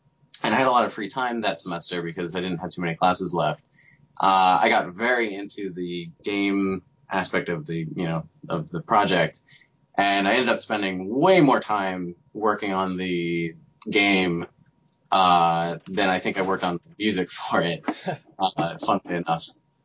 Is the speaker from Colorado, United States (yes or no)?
no; New Jersey, United States; Yeah, the company's in New Jersey as well. My hometown is like probably half an hour from the company.